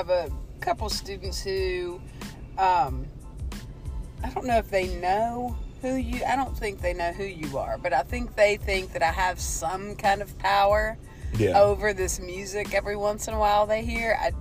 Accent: the South, United States; I'm not limping. I'm just Southern.

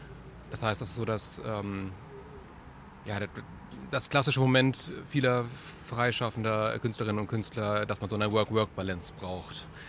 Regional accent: Breisach, Baden-Württemberg, Germany; born there; ja, ich bin da im Krankenhaus zur Welt gekommen, aber von Breisach kenne ich jetzt nicht so viel. Und um diese Enttäuschung zu vermeiden, sage ich einfach Südbaden.

